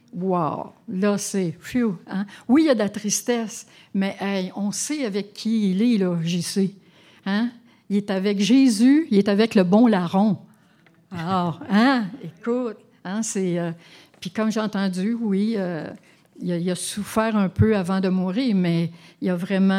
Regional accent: Quebec, Canada; Oui, c'est notre lot, hein, en tant que Québécois.

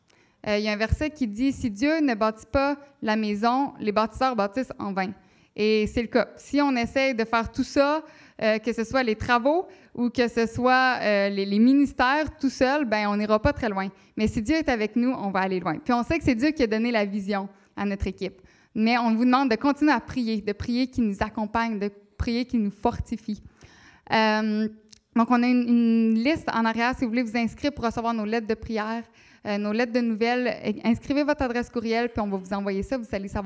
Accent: Canada; now in Senegal; Bon, nous, on vient du Canada

